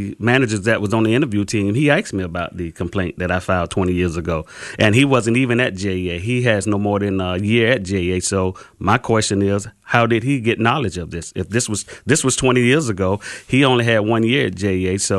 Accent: Jacksonville, Florida, United States; Well, let me say this. I was born and raised in Jacksonville. I'm a military veteran.

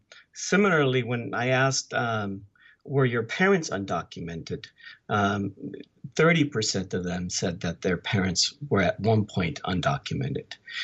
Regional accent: California, United States; also born or lived in Mexico; My family came originally from Mexico. And we moved to California. I grew up in California, went through the school system there, was educated in the UC system.

